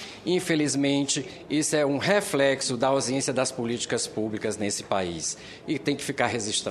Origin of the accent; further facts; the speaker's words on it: Ceará, Brazil; sou do Ceará